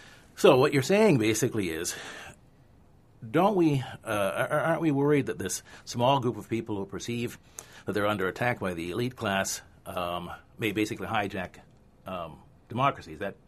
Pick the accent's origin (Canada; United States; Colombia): Canada; Nova Scotia; my personal experience as a black male growing up in Nova Scotia, I'm 60 now, so I grew up in a place where racism and anti-black in particular has a long history.